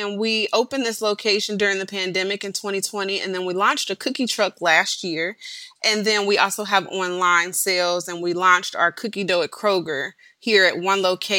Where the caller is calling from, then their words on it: Cincinnati, Ohio, United States; I'm calling in from Cincinnati, Ohio